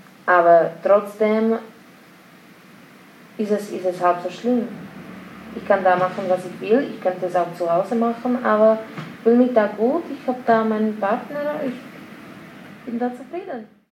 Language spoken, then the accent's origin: German; Slovakia; first language Slovak; German is a second language; Slowakisch. Ich bin Slowakin.